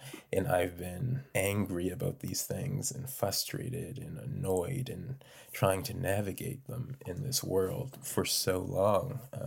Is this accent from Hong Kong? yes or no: no; North Preston, Nova Scotia, Canada; feeling like, oh, I'm from North Preston, so people aren't going to think that I am able to get this job